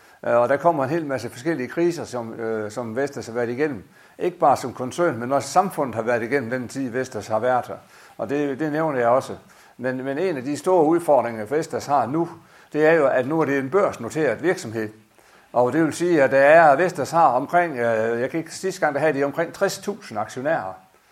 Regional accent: Spjald, Central Denmark Region, Denmark; now in Ådum, Denmark; Og jeg bor nu i Ådum, men jeg er egentlig kommet mest fra, jeg er egentlig født og opvokset i Spjald. Jeg er født den 20. december 1947.

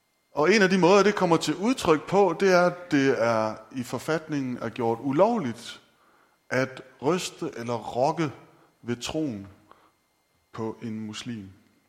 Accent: Vejle, Region of Southern Denmark, Denmark; Og det gør jeg jo ikke. Jeg kommer fra Vejle.

